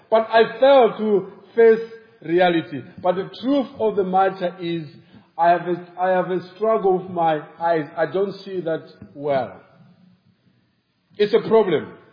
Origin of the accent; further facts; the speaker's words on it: South Africa; now in Malawi; this was in South Africa, because I was born in Malawi, but I actually grew up in South Africa, but I moved back to Malawi to go and do church planting.